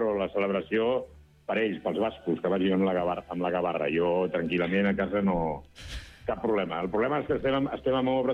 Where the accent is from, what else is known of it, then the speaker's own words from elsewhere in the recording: Barcelona, Catalonia, Spain; Jo soc de la Verneda i jo havia vist des de casa meva els partits del Júpiter.